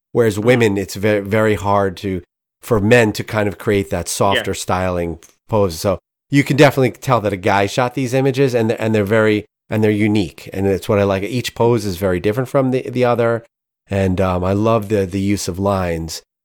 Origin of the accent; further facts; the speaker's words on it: New Jersey, United States; now in St. Louis, United States; Born and bred in New Jersey. And now I live out here in St. Louis.